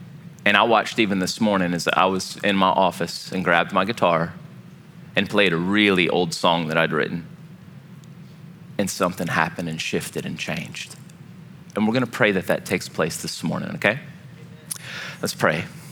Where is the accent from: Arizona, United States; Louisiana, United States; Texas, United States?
Louisiana, United States; I grew up, we didn't call them goosebumps because I grew up in Cajun land.